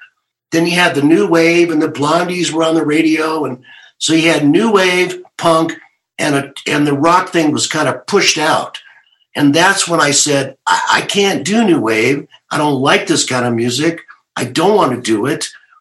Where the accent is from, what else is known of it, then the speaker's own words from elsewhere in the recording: California, United States; You know, of course, I'd never been out of America. I'm from California. I've never been out of America.